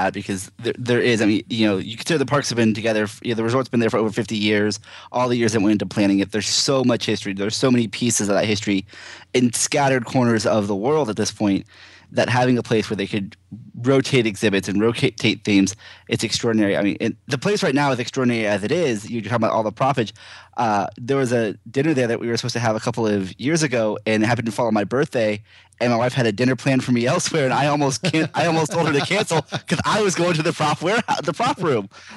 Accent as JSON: {"language": "English", "town": "Brandon", "region": "Florida", "country": "United States", "tie": "born or raised there", "said": "my hometown is, you know, right down the street in Brandon, Florida. I miss Florida so much."}